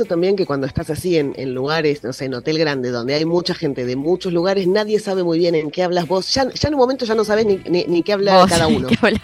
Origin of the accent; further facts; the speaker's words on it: Argentina; ¿cómo reconocen que soy argentina? Bueno, por la cara igual todo el mundo piensa que soy española, evidentemente tengo la cara de mi abuela.